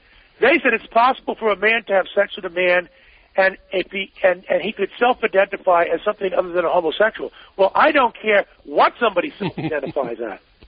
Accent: Ireland; I'm Irish. My people have a problem with the drink.

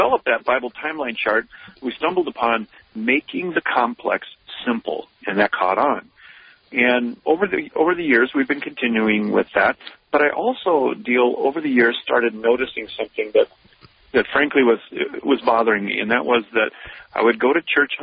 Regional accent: Minnesota, United States; also born or lived in Iowa; Well, I was born in Iowa, the first 5 years in Iowa. Well, my father got his doctorate in electrical engineering, and then we moved up to Minnesota when I was about 5 years old, and from the rest, yeah.

